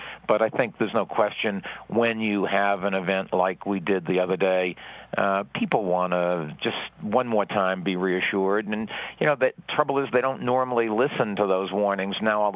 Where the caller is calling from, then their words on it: Sun Valley, Idaho, United States; I am in Idaho, Sun Valley, Idaho, where it's clear skies and temperatures should be in the 80s today.